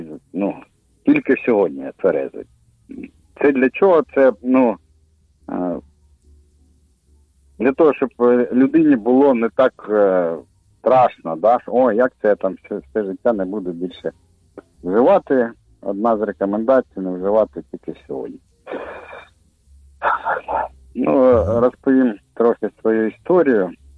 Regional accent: Zaporizhzhia, Zaporizhzhia Oblast, Ukraine; Я із Запоріжжя.

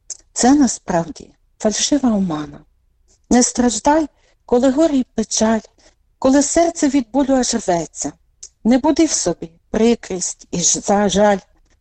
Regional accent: Romashivka, Ternopil Oblast, Ukraine; Я родом із Чортківського району, села Ромашівки.

